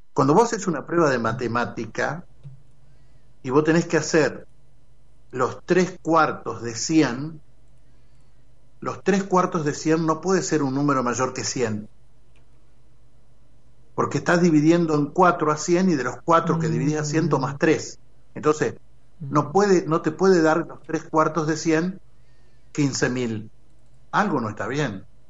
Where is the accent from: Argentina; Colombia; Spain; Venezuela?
Argentina; total, somos argentinos, somos. No es así.